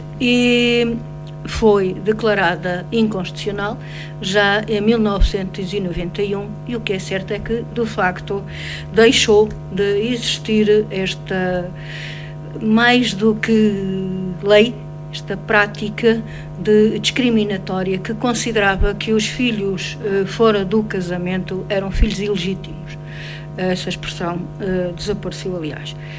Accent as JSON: {"language": "Portuguese", "region": "Alentejo", "country": "Portugal", "said": "sou Procuradora da República em Évora, sou alentejana, como aliás dá para ouvir"}